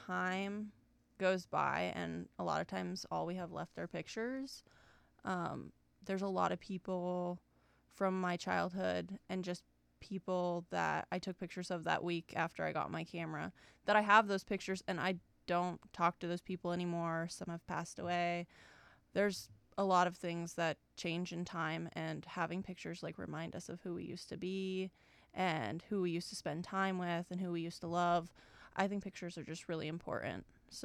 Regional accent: Alaska, United States; I'm actually from here, formerly known as … I'm from here.

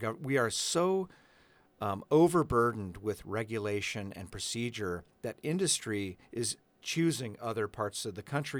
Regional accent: Soldotna, Alaska, United States; also born or lived in Anchorage; I was born and raised on the Kenai Peninsula, actually born in Anchorage, but raised on the Kenai Peninsula. And my future wife and I met in junior high there in Soldotna.

